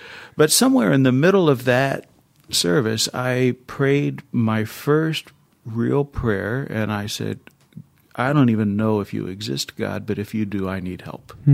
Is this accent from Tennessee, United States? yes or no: yes; Tennessee, United States; I grew up in Tennessee. I lived in a small town in Tennessee.